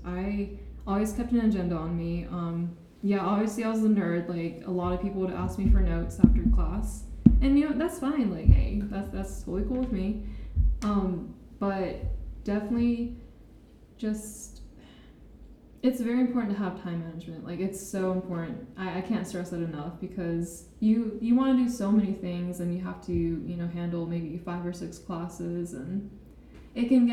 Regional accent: United States; accent: American; my accent I have a very heavy American accent when I speak it.

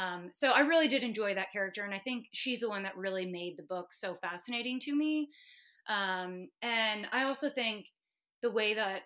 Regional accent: Austin, Texas, United States; I live in Austin and I grew up in Austin. And when I was growing up here, Austin was more of a small town

